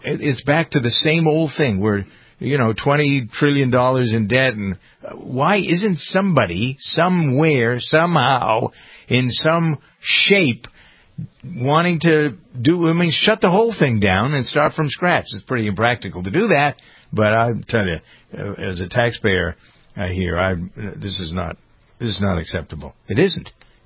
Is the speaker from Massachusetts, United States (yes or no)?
yes; Framingham, Massachusetts, United States; I know we've had a big to-do in my hometown of Framingham about class size